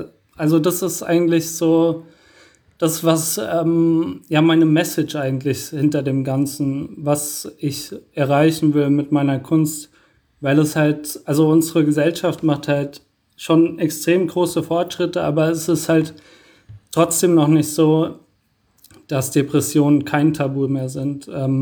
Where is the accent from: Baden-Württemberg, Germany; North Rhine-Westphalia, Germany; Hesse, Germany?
Hesse, Germany; Wiesbaden; born there; also born or lived in Mainz / Rheingau; Also ich bin in Wiesbaden geboren und habe dann eine lange Zeit in Mainz gewohnt. Ich habe auch schon im Rheingau gewohnt. Das ist direkt am Rhein